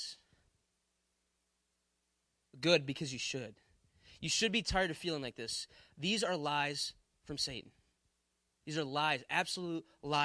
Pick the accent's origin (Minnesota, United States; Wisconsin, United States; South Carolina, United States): Wisconsin, United States; Milwaukee; I'm from Wisconsin. I'm from around the Milwaukee area. It takes 2 minutes to get to anything I need to go.